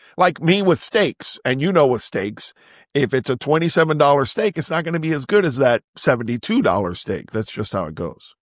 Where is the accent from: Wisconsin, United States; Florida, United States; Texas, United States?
Florida, United States; now in Savannah, United States; I'm not a connoisseur because I'm from South Florida where we didn't do such stuff with lobster.